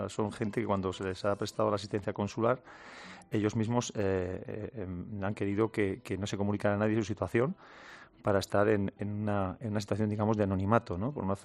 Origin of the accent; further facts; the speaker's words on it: Spain; como español así lo puedo decir